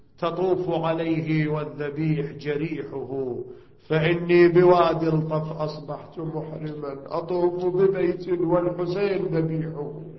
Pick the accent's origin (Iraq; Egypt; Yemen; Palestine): Iraq; ما أدري عندكم ولا موجودة، إن شاء الله موجودة هناك عندنا بالعراق